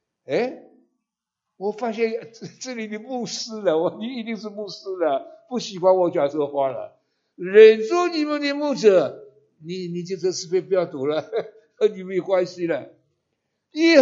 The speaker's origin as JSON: {"language": "Chinese", "country": "China", "said": "我们中国人呢，对不对？不要忘本呢。"}